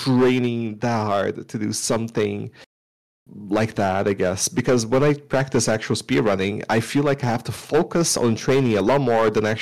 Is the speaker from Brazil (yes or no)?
yes; Brazil; I'm from Brazil. I've born, raised, lived here, never left Brazil.